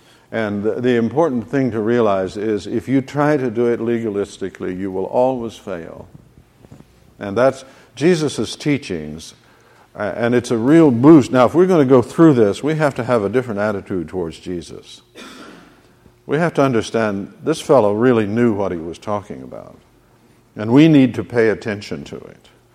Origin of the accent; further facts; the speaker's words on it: Midwest, United States; Like where I was raised in the Midwest, women could wear the most garish jewelry imaginable and be holy